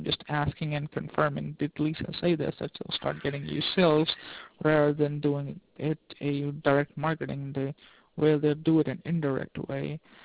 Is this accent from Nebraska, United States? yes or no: no; Rockford, Illinois, United States; now in New York, United States; I've come to New York. But originally I'm from Rockford.